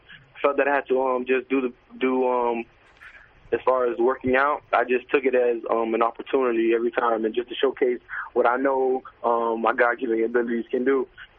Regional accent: North Miami Beach, Florida, United States; North Miami Beach.

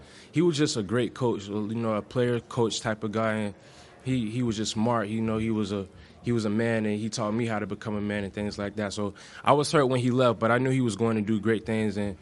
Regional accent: St. Petersburg, Florida, United States; I come from St. Petersburg, Florida, and, you know, things like that.

